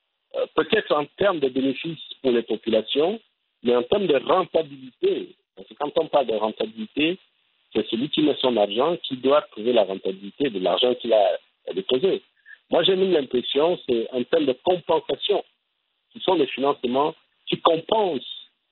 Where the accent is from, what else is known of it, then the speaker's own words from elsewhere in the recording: Libreville, Estuaire, Gabon; je suis de Libreville, on a une décharge à ciel ouvert